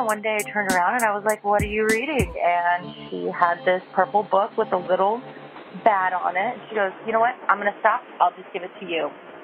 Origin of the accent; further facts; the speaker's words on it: Sacramento, California, United States; I'm from Sacramento, California.